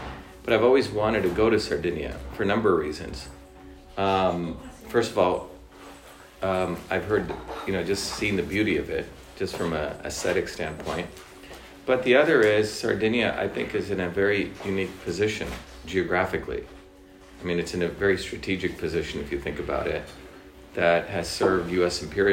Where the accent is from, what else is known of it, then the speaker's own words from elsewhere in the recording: India; I grew up in India, where India had a caste system. I grew up in an indigenous traditional system.